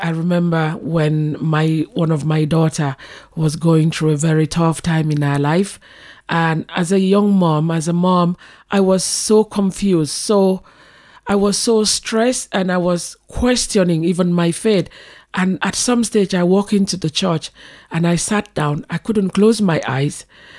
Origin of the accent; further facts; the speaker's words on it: Akwa Ibom, Nigeria; Nigeria, in the southern part of Nigeria, in a state called Akwa Ibom.